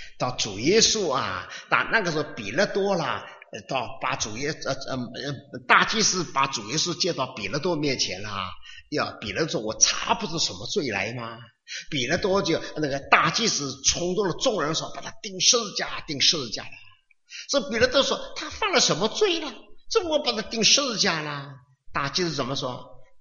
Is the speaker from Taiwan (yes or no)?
no; China; 我们是中国人，我是中国人，我要知道我中国的历史。